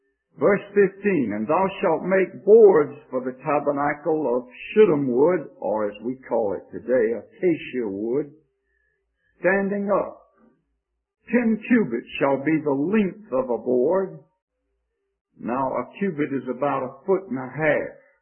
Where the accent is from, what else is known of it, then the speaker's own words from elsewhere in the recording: Georgia, United States; accent: Georgia; If you have any trouble with my Georgia accent, maybe Brother Martin can interpret for me.